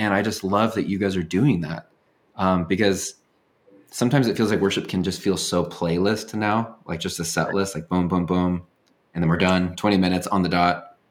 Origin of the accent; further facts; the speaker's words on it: California, United States; we were in like Southern California in the Vineyard church in like the, you know, late 80s, early 90s.